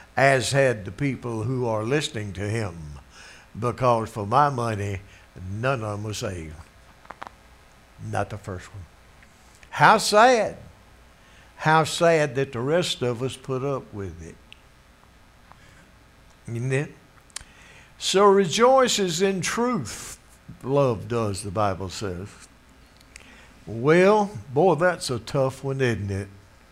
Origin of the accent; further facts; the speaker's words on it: Greenville, South Carolina, United States; I'm from Greenville, South Carolina, which is on the news because of the debate last night.